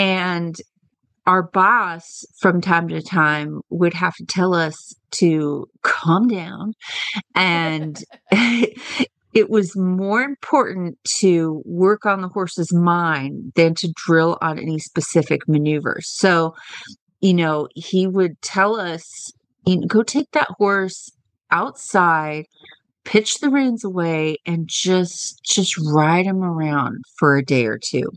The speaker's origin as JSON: {"language": "English", "town": "Kemp", "region": "Texas", "country": "United States", "said": "from Kemp, Texas"}